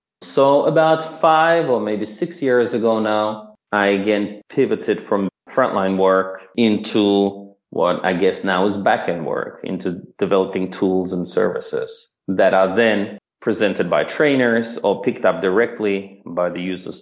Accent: Moscow, Russia; now in Canada; I'm originally from the Soviet Union, which is now Russia, from Moscow, an immigrant of many years and a resident of many countries. Now I'm living in Canada

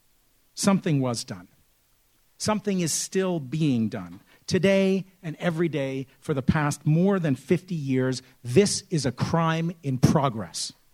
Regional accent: Toronto, Ontario, Canada; I grew up in Scarborough. When I was a kid, my mom was a columnist for the Toronto Star, and my dad was a member of the provincial parliament for the Ontario NDP. I grew up in the 70s

